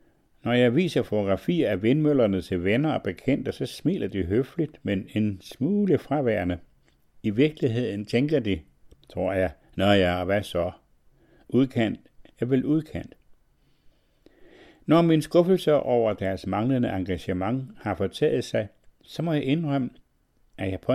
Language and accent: Danish; Hemmet, Central Denmark Region, Denmark; når jeg tænker på min barndoms egen, på Tamkær og hele den del af Hemmet sogn, hvor jeg voksede op